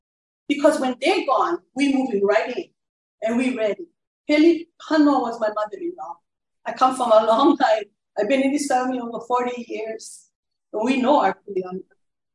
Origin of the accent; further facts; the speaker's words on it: Ka'u, Hawaii, United States; because the way we were raised in Ka'u, traditional practices was it took a village to raise a child